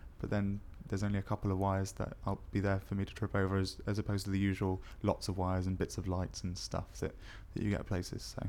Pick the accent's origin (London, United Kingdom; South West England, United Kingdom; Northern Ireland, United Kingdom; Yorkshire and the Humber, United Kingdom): South West England, United Kingdom; Bristol; although I'm performing under the name … I'm 26 and I'm from Bristol.